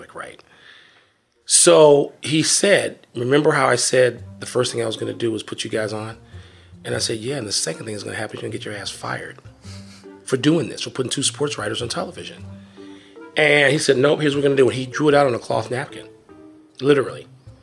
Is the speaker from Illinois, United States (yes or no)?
yes; Chicago, Illinois, United States; which resonates with me because I'm a Chicagoan. I grew up reading Siskel and Ebert.